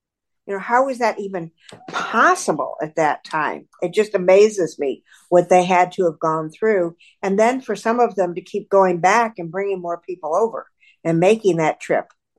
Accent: Syracuse, New York, United States; her story of growing up in Syracuse, New York, which is where I was from.

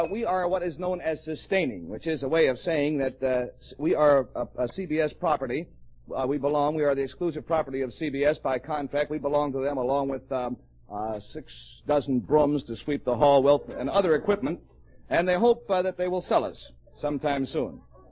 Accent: Chicago, Illinois, United States

